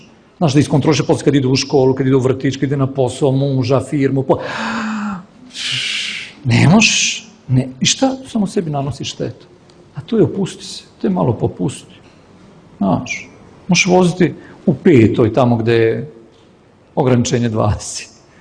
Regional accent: Serbia; Pomalo glasnije raspravljamo, mi smo Srbi takvi.

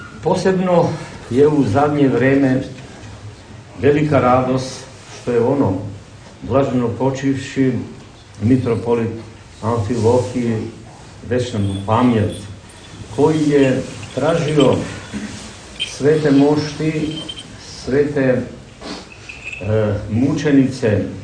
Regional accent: North Macedonia; kod nas u Makedoniji imamo mnogo srpkinja iz Crne Gore koji su se udali za naše Makedonce i samo u mom selu znamo za 4-5 njih

